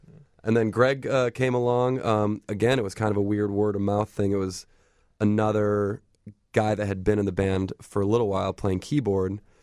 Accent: Libertyville, Illinois, United States; I am originally from the north suburbs, Libertyville.

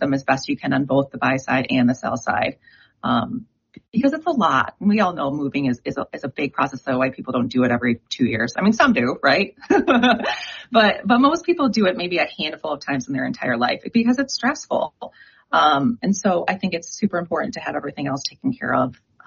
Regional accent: East Lansing, Michigan, United States; I actually am originally from Michigan, born and bred in Michigan, over in the Grand Rapids, Michigan area. Grew up in East Lansing, where Michigan State University is.

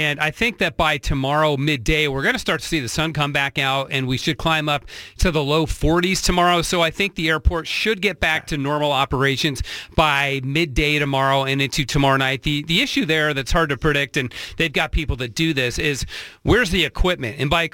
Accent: New England, United States; also born or lived in Utah / Toronto; I grew up in New England, lived in Utah.

